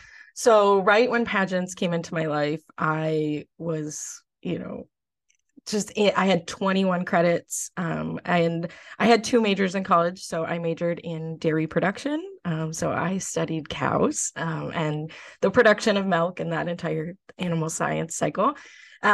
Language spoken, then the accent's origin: English; Lakeville, United States; So in high school, I told my mom, I was like, I might run for Miss Lakeville, my hometown.